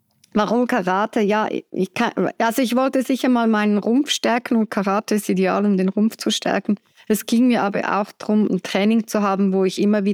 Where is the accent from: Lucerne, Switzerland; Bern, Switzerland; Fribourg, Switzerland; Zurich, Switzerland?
Zurich, Switzerland; also born or lived in Burundi / Chile / United States; Ich bin aus Zürich, bin auch in Zürich geboren. Doch aber ziemlich viel rumgereist. Ich habe mal in Burundi in Afrika gelebt, mal in Chile, in Südamerika und auch in den USA. Von dem her, ich spreche selbst 4 Sprachen.